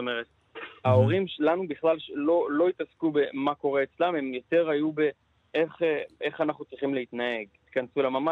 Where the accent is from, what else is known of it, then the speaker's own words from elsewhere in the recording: Be'eri, Southern District, Israel; קיבוץ בערי. אני מקיבוץ בערי.